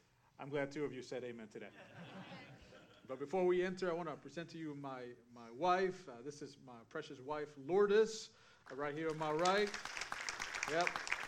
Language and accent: English; Guatemala; now in Argentina; I'm not Argentine. I'm from Guatemala. Why am I in Argentina?